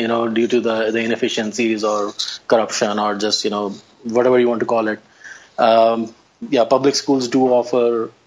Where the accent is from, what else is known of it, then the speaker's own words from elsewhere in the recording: Delhi, India; And so I grew up in Old Delhi, and certainly the area that I grew up in was like that, but not all of Delhi is like that.